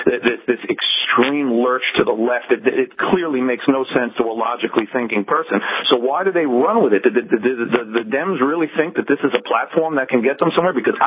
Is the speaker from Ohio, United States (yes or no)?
yes; Cincinnati, Ohio, United States; From Ohio originally, Cincinnati.